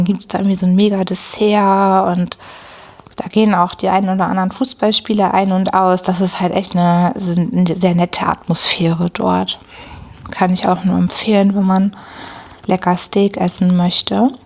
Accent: Hamburg, Germany; weil ich bin ja Hamburgerin.

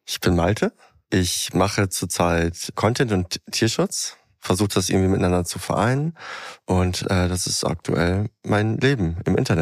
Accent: Westoverledingen, Lower Saxony, Germany; moved away as an adult; Ich bin in Leer Ostfriesland aufgewachsen, noch ein Nebendorf, das nennt sich Vestoverledingen. Da wohnen so 3000 Leute.

